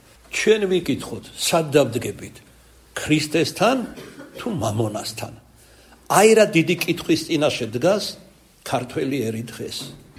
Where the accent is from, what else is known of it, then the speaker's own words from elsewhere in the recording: Kartli, Georgia; ქართლელი ვარ მეცა და ქართლურად გეტყვით.